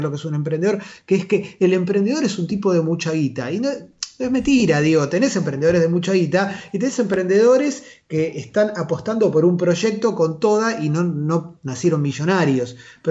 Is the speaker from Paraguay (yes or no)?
no; Argentina; como argentinos.